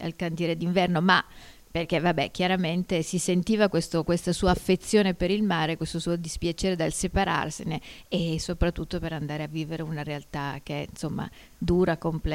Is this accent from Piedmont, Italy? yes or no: yes; Turin, Piedmont, Italy; io sono torinese, però ho spesso lavorato con persone del sud e quindi ho nella testa questo linguaggio